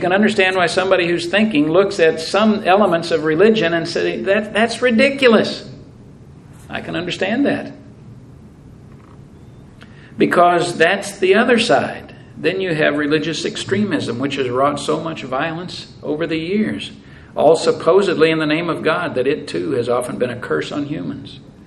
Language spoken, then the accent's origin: English; Missouri, United States; Show me. I'm from Missouri.